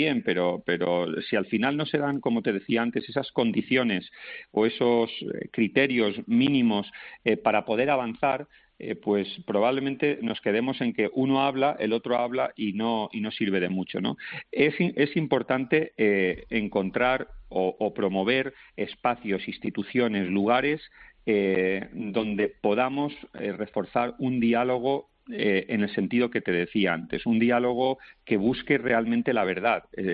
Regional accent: Valencia, Valencian Community, Spain; como es Valencia, mi tierra, por cierto.

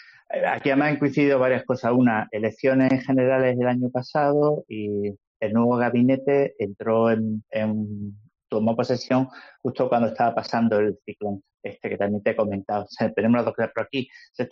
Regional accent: Melilla, Spain; also born or lived in Tetouan, Morocco; now in Vanuatu; Somos de Melilla. Bueno, yo nací en Tetuán, pero toda nuestra familia vive en Melilla actualmente, ¿eh? La familia mía y de mi mujer, que está conmigo aquí también en Vanuatu

